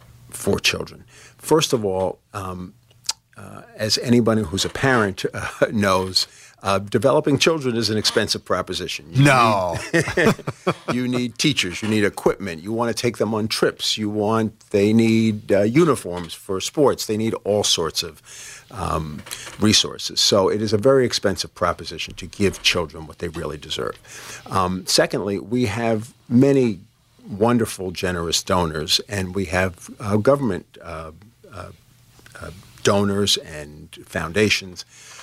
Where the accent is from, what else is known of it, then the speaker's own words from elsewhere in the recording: Bronx, New York, United States; born there; My story is I was born in the Bronx.